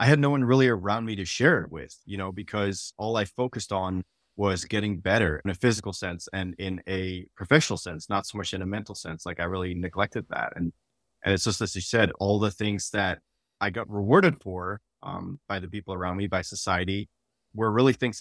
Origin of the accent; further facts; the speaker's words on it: Netherlands; now in United States; I grew up in the Netherlands and moved to the United States, was in the Air Force and military, moved around a bunch